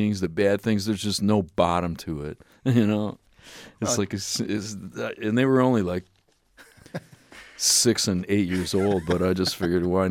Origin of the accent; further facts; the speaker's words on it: Michigan, United States; I grew up in the Detroit area. I never say that I'm from Detroit, though, because I don't think, out of respect to the city, I don't feel like I should use Detroit as a generic term